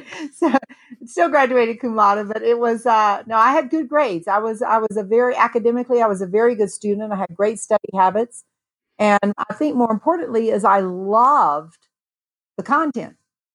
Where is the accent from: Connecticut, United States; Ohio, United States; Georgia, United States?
Georgia, United States; Smyrna; now in Steamboat Springs, United States; A little tiny town called Smyrna, Georgia.